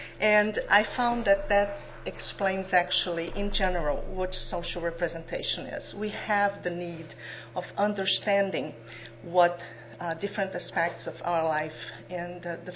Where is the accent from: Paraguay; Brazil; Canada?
Brazil; now in Portugal; although I am from Brazil and work here as a clinician in the hospital